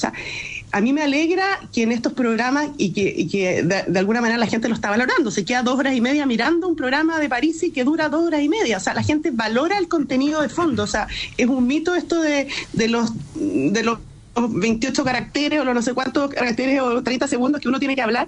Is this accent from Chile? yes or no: yes; Valdivia, Los Ríos, Chile; also born or lived in Temuco; yo de chica vivía en Valdivia y en algún minuto se nos presentó a mi papá una oportunidad de trabajar en Temuco. Nos fuimos a Temuco